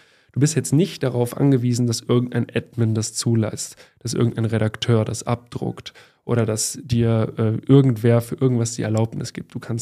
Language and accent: German; Düsseldorf, North Rhine-Westphalia, Germany; ich bin ja in Düsseldorf in der Großstadt aufgewachsen